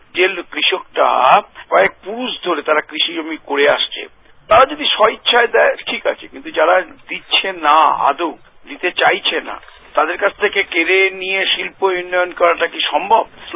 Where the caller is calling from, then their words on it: Kolkata, West Bengal, India; আমি কলকাতার সিটি থেকে কথা বলছি।